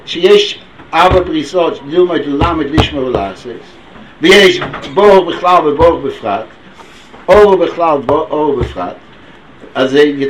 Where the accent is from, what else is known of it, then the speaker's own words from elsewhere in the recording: United States; כשגדלתי באמריקה בשנות היהודים, בלעז שנות ה-50, אז הייתי באיזה עיר, אני לא רוצה להזכיר שמות עכשיו, למדתי שם בישיבה לא חבד, כן?